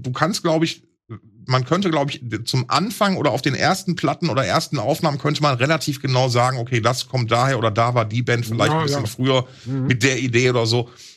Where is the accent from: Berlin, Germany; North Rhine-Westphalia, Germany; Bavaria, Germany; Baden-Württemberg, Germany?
North Rhine-Westphalia, Germany; Essen; Und in Altenessen, in meiner Heimat